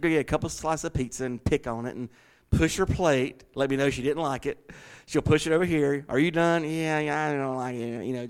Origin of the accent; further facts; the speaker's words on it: Southern United States, United States; I do some crowd participation, y'all. I'm from the South, huh?